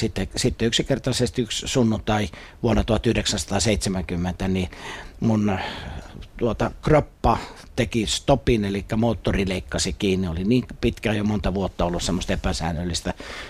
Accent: Turku, Southwest Finland, Finland; also born or lived in Sweden; mä olin Etelä-Ruotsissa Purosissa, kun asuttiin siellä 60-luvun alkupuolella, muutettiin perheenä sinne Turusta. Turku on mulle erittäin rakas ja ihana kaupunki.

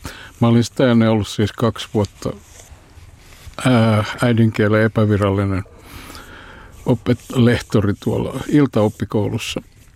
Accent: Helsinki, Uusimaa, Finland; born there; Toisaalta mä olen syntynyt Kalliossa yksinhuoltajan perheessä, ei meillä ollut koskaan rahaa.

